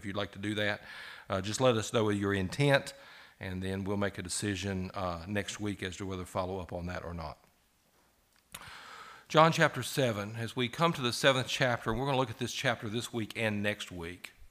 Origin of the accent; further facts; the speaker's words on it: Bible Belt, United States; being an American in the Bible Belt, we don't face as much opposition as other people